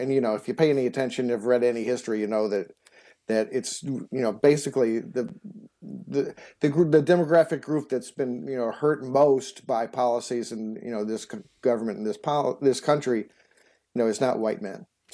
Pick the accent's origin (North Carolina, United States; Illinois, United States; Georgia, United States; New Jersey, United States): Illinois, United States; Evanston; I'm actually from Evanston, which is, you know, but the bordering suburb north of Chicago.